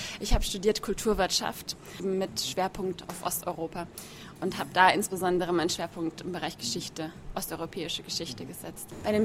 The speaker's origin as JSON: {"language": "German", "town": "Passau", "region": "Bavaria", "country": "Germany", "said": "ich komme aus Bayern, kann aber jetzt mir auch nicht anmaßen, dass ich Bayern repräsentiere."}